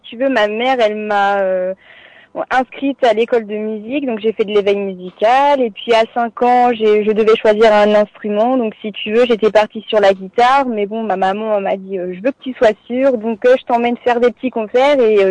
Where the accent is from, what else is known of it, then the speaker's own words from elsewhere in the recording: Bourges, Centre-Val de Loire, France; je viens de Bourges, donc c'est dans le centre de la France.